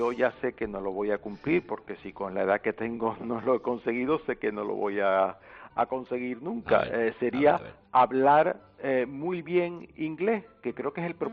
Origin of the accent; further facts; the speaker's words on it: Las Palmas de Gran Canaria, Canary Islands, Spain; Sí, no, yo soy canario, soy de Las Palmas de Gran Canaria.